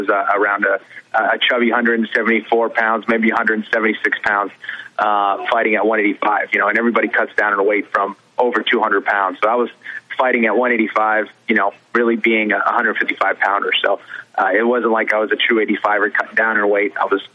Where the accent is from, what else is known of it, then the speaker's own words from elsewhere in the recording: Boston, Massachusetts, United States; I'm one guy from Boston, you know, against the whole city of Vancouver.